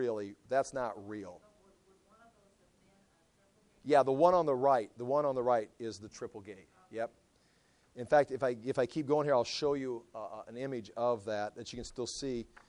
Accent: Iowa, United States; I'm from Iowa.

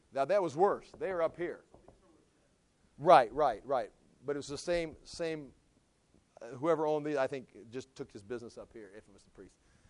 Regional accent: Iowa, United States; It's like, well, I'm from Iowa. Iowa? I know. And no, you don't know anything about Iowa.

